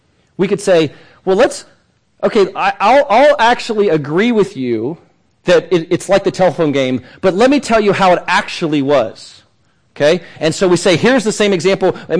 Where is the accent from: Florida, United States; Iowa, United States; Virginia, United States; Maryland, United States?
Virginia, United States; What's interesting, I come from Southwest Virginia, and in the Appalachian Mountains, there are pastors that have built entire theology on the long ending of Mark